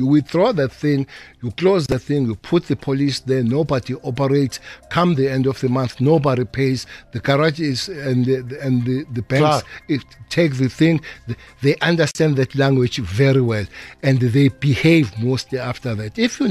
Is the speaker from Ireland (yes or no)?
no; South Africa; I'm a South African. I'm a South African.